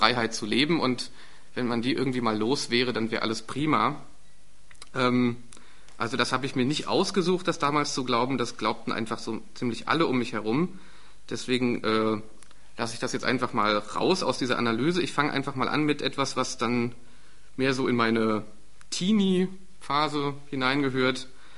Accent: East Germany, Germany; Also ich bin in der DDR noch aufgewachsen

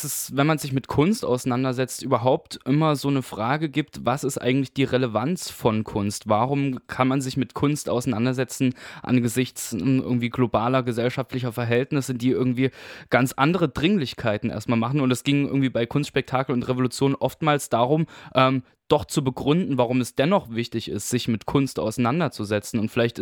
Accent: Weimar, Thuringia, Germany; in Weimar, wo ich herkomme

